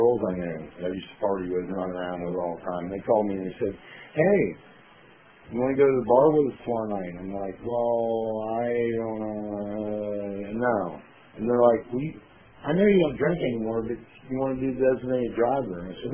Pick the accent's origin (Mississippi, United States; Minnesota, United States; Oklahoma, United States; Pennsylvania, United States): Pennsylvania, United States; Williamsport; I'm from the Williamsport area.